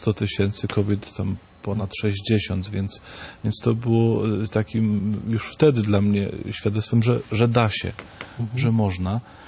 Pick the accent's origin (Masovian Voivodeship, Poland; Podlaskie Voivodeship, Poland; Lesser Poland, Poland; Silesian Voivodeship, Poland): Silesian Voivodeship, Poland; Ja jestem ze Śląska